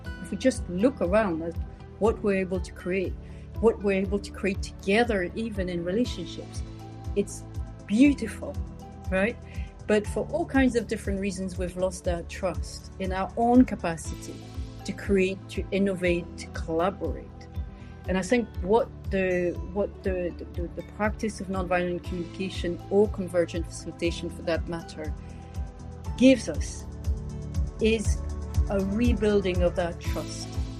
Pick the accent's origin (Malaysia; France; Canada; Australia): France; English is a second language; also born or lived in Ireland; now in Scotland, United Kingdom; when people wonder where I'm from, they usually locate me in the Netherlands. But I'm from France originally. And before I came to Scotland, I was in Ireland, and I picked up some of my accent there.